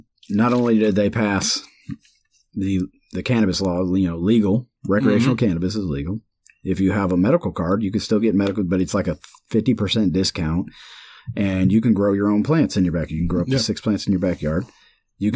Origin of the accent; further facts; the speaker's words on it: Missouri, United States; I think everybody knows I'm from Missouri, and that's where we're going, back to Missouri.